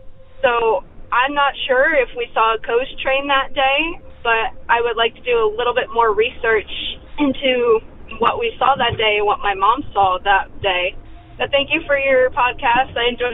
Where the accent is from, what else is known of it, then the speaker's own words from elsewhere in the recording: New Jersey, United States; I'm from New Jersey.